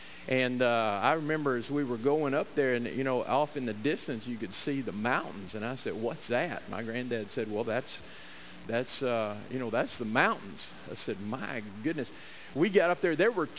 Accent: Odessa, Texas, United States; born there; I'm a flatlander. Honestly, I was born in Odessa, Texas. And in that part of the state known as the Permian Basin, right there in the middle.

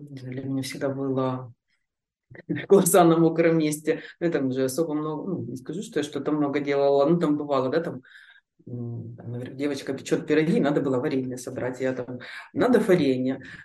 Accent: Russia; я не имею права говорить, потому что я там из России

